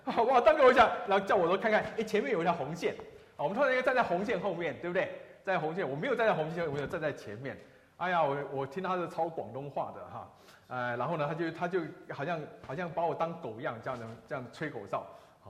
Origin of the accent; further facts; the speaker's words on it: Taiwan; also born or lived in Hong Kong; 我也是香港出生的，但是在台湾长大，